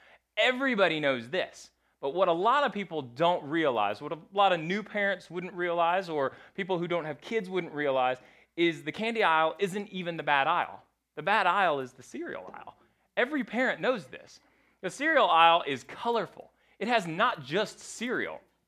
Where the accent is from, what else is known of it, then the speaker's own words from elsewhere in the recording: Mexico; about, you know, being from Mexico. And so one of us, it's not uncommon to say, de donde eres, where are you from?